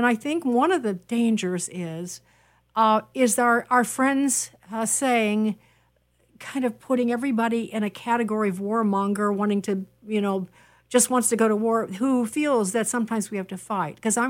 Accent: United States; I'm an American who believes in free speech and I believe in a republic, which is what we have.

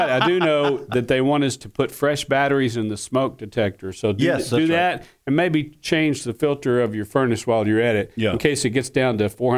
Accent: Kentucky, United States; because I'm from Kentucky and not from Mississippi.

